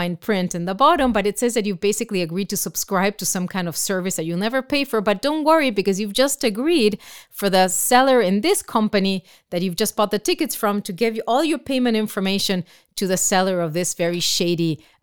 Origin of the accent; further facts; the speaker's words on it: Argentina; I grew up in Argentina, where it was mostly economics that really drew everyone's attention, especially growing up in the middle of a hyperinflation